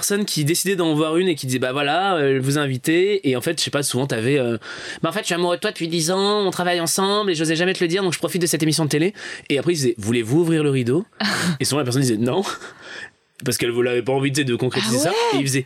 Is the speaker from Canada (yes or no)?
no; Lyon, Auvergne-Rhône-Alpes, France; now in Paris, France; J'étais au conservatoire, je crois, de Villeurbanne, c'est à côté de Lyon.